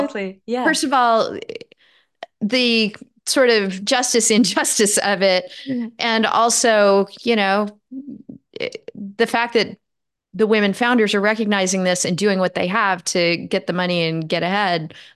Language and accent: English; California, United States; I grew up in Northern California, so Silicon Valley was always sort of in my backyard.